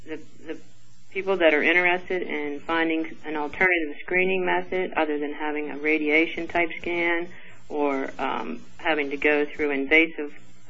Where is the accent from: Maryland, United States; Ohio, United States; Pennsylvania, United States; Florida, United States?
Pennsylvania, United States; Pittsburgh; I'm from Pittsburgh, born and raised.